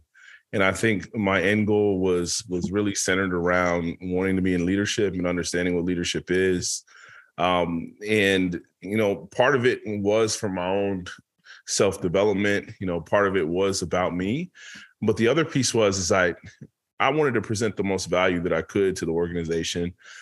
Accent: New York, United States; also born or lived in New Jersey; now in Florida, United States; originally, from New York, you know, had a great childhood, fun memories growing up in New York, Long Island, and New Jersey, then moved down to Florida.

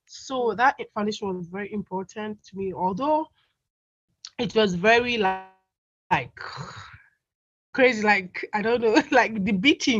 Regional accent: Nigeria; basically I come from Nigeria. Yes, that's West Africa.

